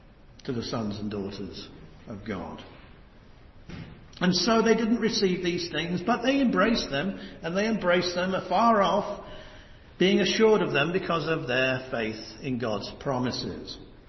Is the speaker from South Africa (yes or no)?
no; England, United Kingdom; born there; Now, I'm a foreigner, by the way. I'm a foreigner. I was born in England.